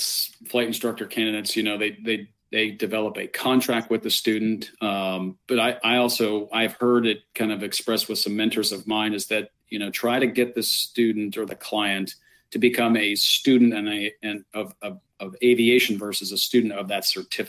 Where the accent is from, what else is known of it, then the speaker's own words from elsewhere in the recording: New Jersey, United States; I'm from Jersey, so I understand what you're saying.